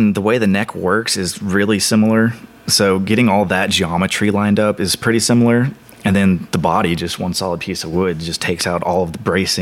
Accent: Austin, Texas, United States; I said, I'm from Austin. I'm a guitar maker, do repairs and whatnot.

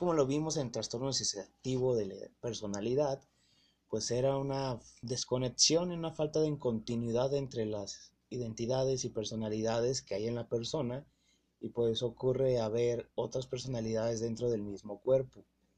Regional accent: Mexico; born there; mi país natal, México.

